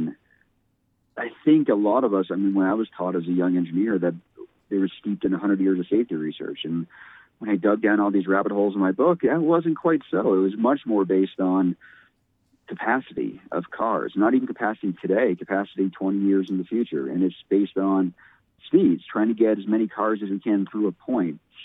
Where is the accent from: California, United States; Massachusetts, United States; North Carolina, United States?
Massachusetts, United States; Watertown; now in Connecticut, United States; As a kid, I grew up in Watertown, Massachusetts, right outside of Boston, and I could walk or bike all over town as a kid.